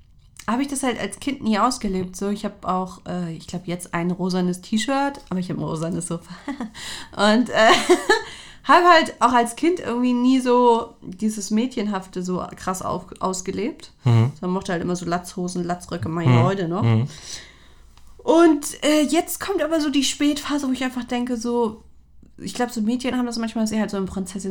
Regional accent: Bavaria, Germany; Nee, bei uns in Bayern, also da komme ich ja her

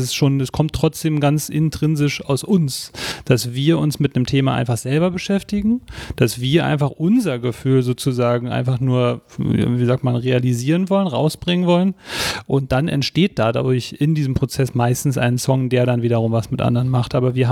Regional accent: East Berlin, Berlin, Germany; wir sind beide aufgewachsen in Ostberlin, und ich habe auf jeden Fall auch noch ein bisschen was von der DDR mitbekommen.

